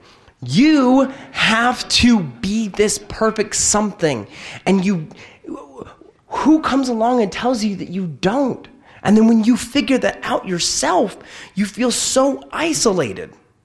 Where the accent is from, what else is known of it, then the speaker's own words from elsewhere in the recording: England, United Kingdom; But I'm English and several other things that are not French.